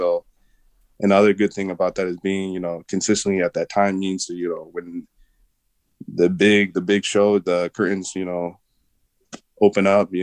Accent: Rice Lake, Wisconsin, United States; also born or lived in Oklahoma; And then we moved up to Rice Lake, Wisconsin. I usually just tell people I'm from Wisconsin because I feel like that's where I spent the most important parts of my life, you know, middle school, high school.

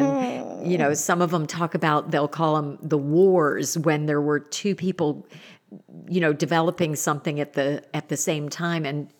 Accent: Indiana, United States; growing up in the Midwest and the roots of, you know, Indiana, and it's this history of popcorn as we know it.

